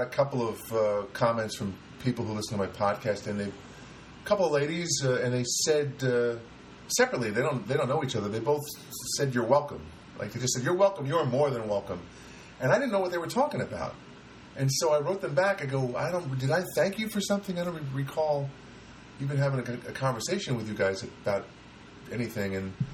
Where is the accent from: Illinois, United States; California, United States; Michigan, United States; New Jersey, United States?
New Jersey, United States; Paterson; growing up in Paterson, New Jersey, my parents insisted that we speak Hindi in our house at all times.